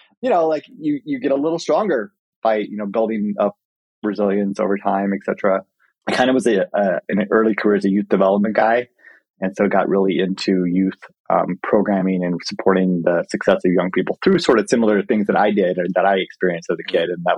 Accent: Colorado Springs, Colorado, United States; I grew up in Colorado Springs. And if anybody knows anything about Colorado Springs, it was beautiful.

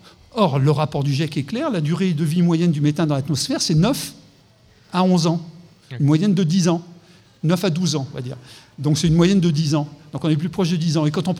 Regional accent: Lyon, Auvergne-Rhône-Alpes, France; moved away; Moi, j'étais parti de Lyon. Je suis un ancien de la Martinière, natif de la Croix-Rousse. J'étais parti pendant 30 ans quand je suis revenu à Lyon

